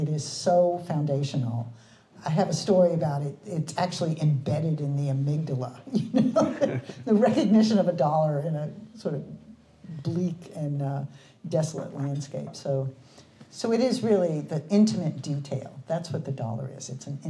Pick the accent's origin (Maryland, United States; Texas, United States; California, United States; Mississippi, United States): Texas, United States; La Marque; It is set in 1980 in the little petrochemical town of Texas City, which is right next to my hometown of Lamarck, Texas.